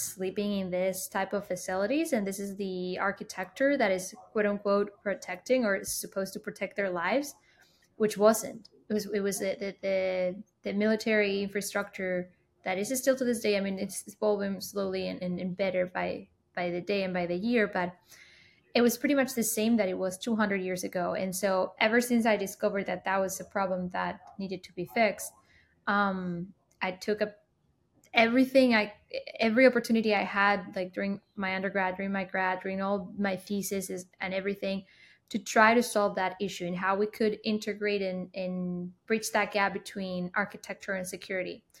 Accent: Spain; I am originally from Spain.

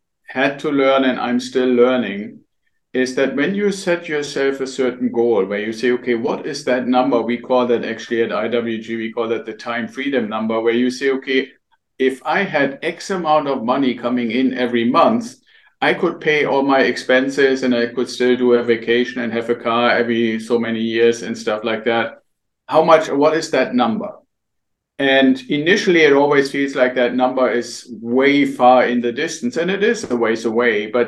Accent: Germany; English is a second language; now in United States; So I'm originally from Germany, still have some of the accent, as you can probably hear. And I came to the United States as an exchange officer with the Air Force

